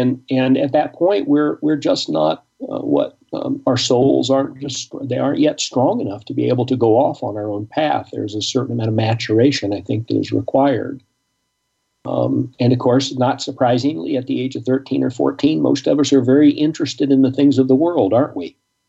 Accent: McAlester, Oklahoma, United States; this was in southeast Oklahoma. I grew up in McAllister, and it's about 2 hours south of Tulsa, more or less.

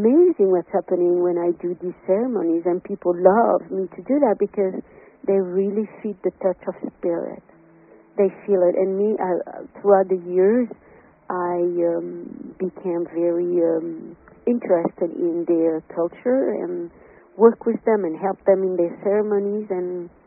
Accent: Corsica, France; I remember my grandmother and the way I was brought up in Corsica when I was very, very young.

